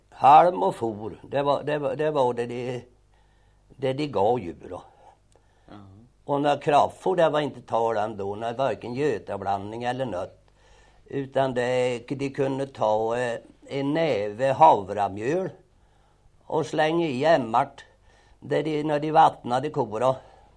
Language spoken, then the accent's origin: Swedish; Asby, Östergötland, Sweden; born there; Jag är född i Asby socken, jag och mig.